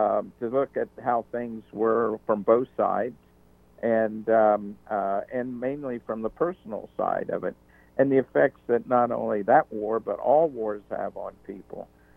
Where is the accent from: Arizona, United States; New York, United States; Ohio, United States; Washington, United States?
Ohio, United States; Cincinnati; And she said, "Where are you from?" I said, "Well, I'm from Cincinnati."